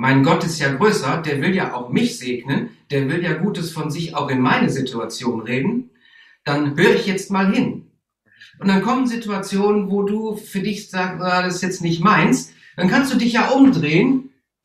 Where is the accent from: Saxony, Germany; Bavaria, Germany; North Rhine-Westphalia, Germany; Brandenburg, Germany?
North Rhine-Westphalia, Germany; Das könnte mir passieren, weil ich komme aus dem Rheinland.